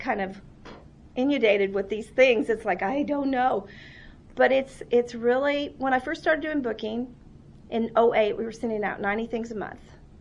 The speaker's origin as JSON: {"language": "English", "town": "Oak Grove", "region": "Missouri", "country": "United States", "said": "I'm from Oak Grove. I was used to the library that size."}